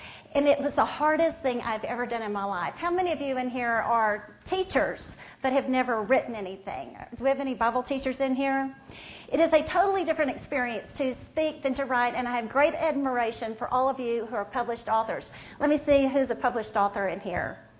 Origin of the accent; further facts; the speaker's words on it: Texas, United States; accent: Texas; I am from Texas, so if you can't understand my Texas accent, you just wave and let me know